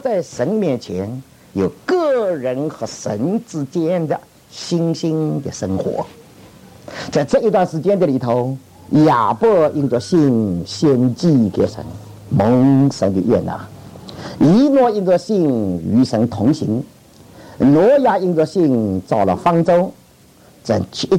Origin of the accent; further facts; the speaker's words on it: Dinghai, Zhejiang, China; 我是生长在一个很小的城市，我是长大在定海，是舟山群岛，浙江的定海。